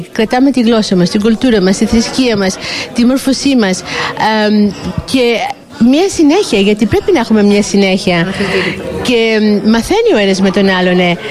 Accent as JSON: {"language": "Greek", "town": "Gytheio", "region": "Peloponnese", "country": "Greece", "tie": "born there", "said": "Όταν ήμουν Ελλάδα, δηλαδή, γιατί γεννήθηκα στο Γήθιο"}